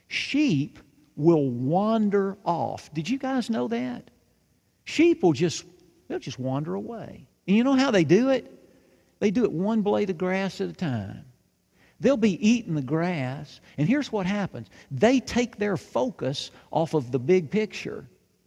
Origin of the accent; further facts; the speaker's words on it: Union City, Tennessee, United States; If you know anything about Union City, the town I grew up in over in Northwest Tennessee, to say that I'm a city boy is actually stretching it just a little bit.